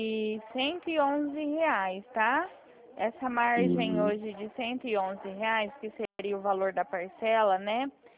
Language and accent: Portuguese; São Paulo, Brazil; Eu sou do estado de São Paulo.